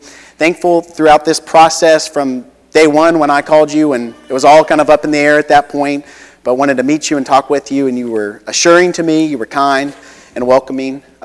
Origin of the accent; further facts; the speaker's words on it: Ohio, United States; And I said, "Well, I'm originally from Ohio."